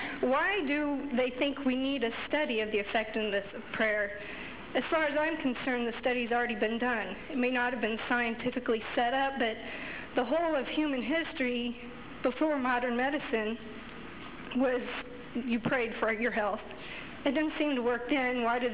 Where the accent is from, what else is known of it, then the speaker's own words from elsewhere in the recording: Kansas, United States; I'm from Kansas.